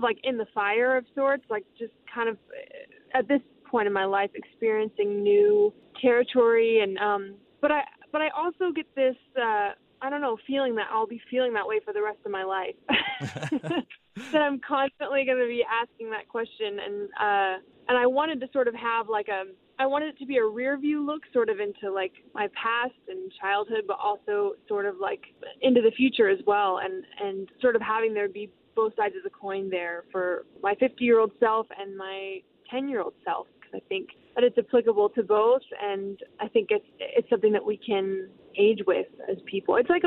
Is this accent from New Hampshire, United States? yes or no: no; California, United States; now in Los Angeles, United States; since my senior year of high school, I moved from Orange County, where I was born and raised, and to Los Angeles.